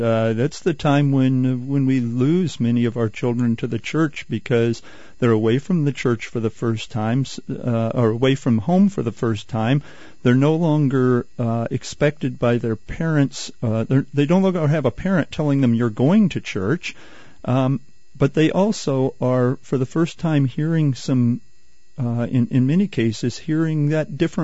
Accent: Warrensburg, Missouri, United States; I'm from Warrensburg, Missouri, about 50 miles east of Kansas City.

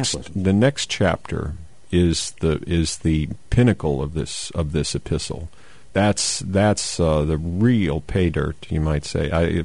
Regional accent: United States; I just as an American, I'm offended by it.

